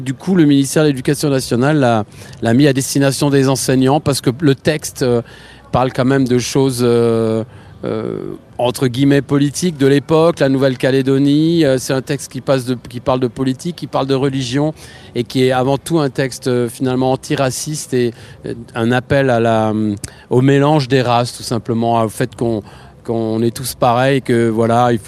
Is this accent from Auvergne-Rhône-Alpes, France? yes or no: no; Grand Est, France; Je suis alsacien, donc je viens souvent.